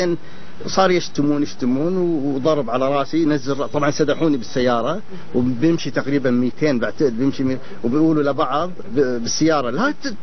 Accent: Kuwait; أنا كويتي جاي سياحة مع مراتي بالعيد

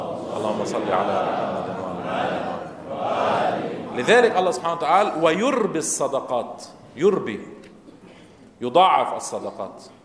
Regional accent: Lebanon; كما حصل عندنا في لبنان في أمور كبيرة جدا

